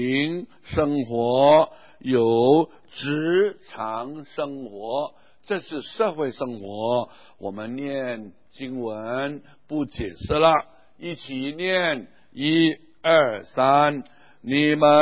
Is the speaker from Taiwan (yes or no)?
no; Hong Kong; moved away as an adult; also born or lived in Singapore / Penang, Malaysia; 我在1953年五月我跟 … 结婚，八月我们坐船离开香港，我们的家乡，到新加坡做海外宣教士，在新加坡8年，以后回香港读一点书，再去马来西亚槟城做海外宣教士4年